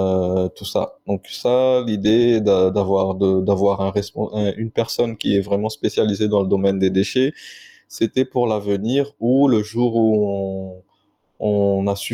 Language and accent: French; Madagascar; on est malgache, effectivement, on a des connaissances, on sait faire des trucs.